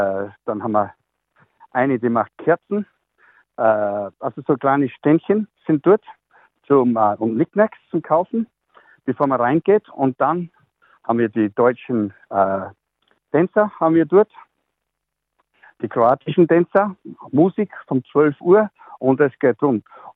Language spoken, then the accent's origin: German; Austria; now in Sydney, Australia; bei jeder Veranstaltung ziehe ich meine Lederhosen an. Ich bin ein stolzer Österreicher.